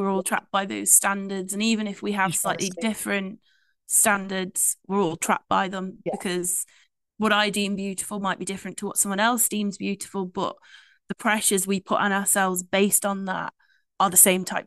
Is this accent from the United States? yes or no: no; West Midlands, United Kingdom; because I'm from Shropshire.